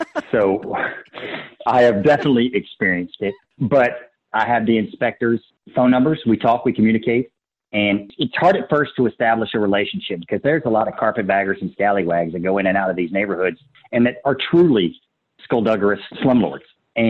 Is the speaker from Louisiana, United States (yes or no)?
yes; Baton Rouge, Louisiana, United States; I grew up in Baton Rouge. I like the culture. I like the area.